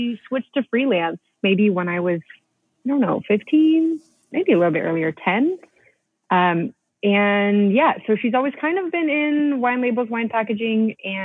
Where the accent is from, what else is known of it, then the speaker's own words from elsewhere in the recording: Modesto, California, United States; So I grew up in Modesto, California, in the proper suburbs. my mom still lives there.